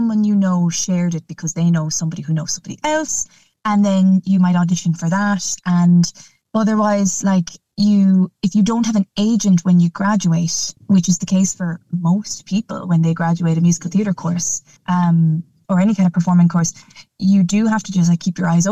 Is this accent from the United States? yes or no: no; Connacht, Ireland; So I grew up in Mayo, and in my hometown there wasn't really theatre opportunities.